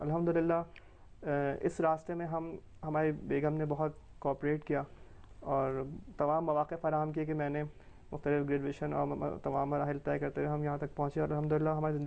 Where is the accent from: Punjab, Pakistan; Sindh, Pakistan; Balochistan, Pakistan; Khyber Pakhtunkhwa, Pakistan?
Sindh, Pakistan; Karachi; moved away as an adult; now in Qom, Iran; میں کراچی پاکستان سے ہوں.